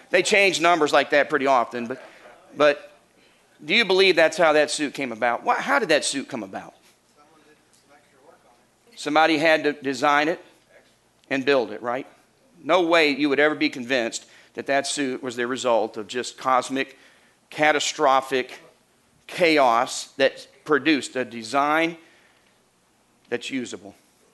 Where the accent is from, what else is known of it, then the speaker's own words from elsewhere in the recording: Walnut Ridge, Arkansas, United States; I'm from Arkansas, amen? Born in Walnut Ridge. When the name Nut is in your birthplace, there's only so much seriousness you're ever going to get in life.